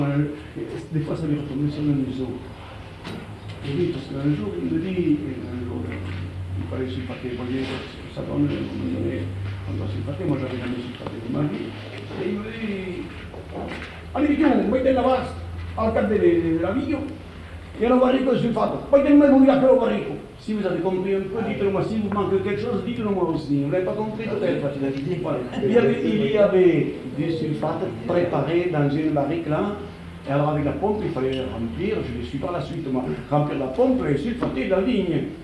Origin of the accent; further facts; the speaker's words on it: Villefranche, France; moved away; Je suis parti de Villefranche en 1915.